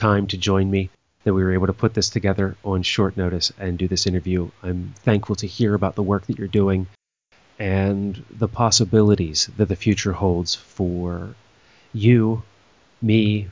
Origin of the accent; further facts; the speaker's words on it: United States; I'm an American, I got all of these privileges